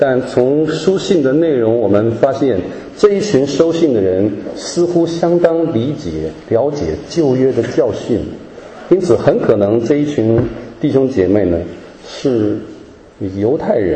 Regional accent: Taiwan; born there; 像我是山东人，第二代在台湾生的外省二代啊，我没有去过山东，但我说我是山东人啊。

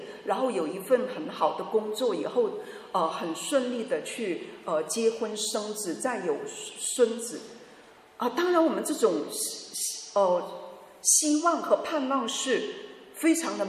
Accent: China; 就说哦，我们中国人一定要出人头地，你一定要读，你一定要努力的读书

